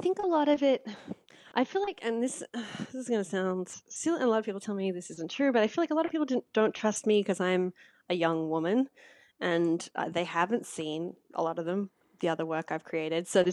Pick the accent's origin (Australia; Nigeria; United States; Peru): Australia; And I think that was my fascination with it as an Australian.